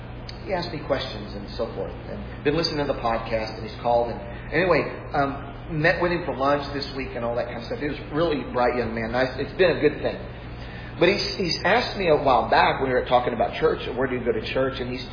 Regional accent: Bible Belt, United States; Growing up in the Bible Belt.

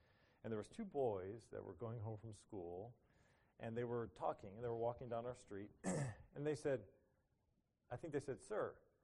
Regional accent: Chicago, Illinois, United States; I was from Chicago.

